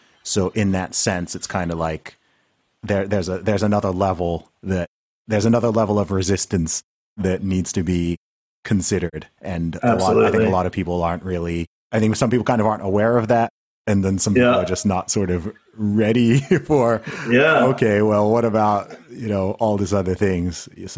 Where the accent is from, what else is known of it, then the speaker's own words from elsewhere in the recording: Saudi Arabia; I mean, I grew up in Saudi Arabia, right?